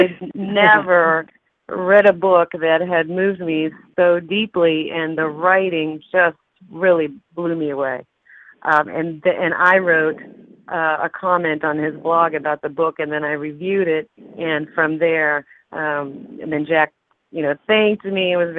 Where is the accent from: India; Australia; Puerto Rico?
Puerto Rico; Ponce; born there; I'm Puerto Rican born. I was born in Ponce, Puerto Rico